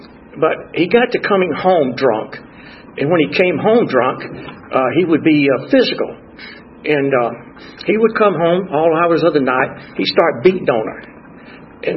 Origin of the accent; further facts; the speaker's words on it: Lanett, Alabama, United States; born there; I was born in Lynette, Alabama, small mill town.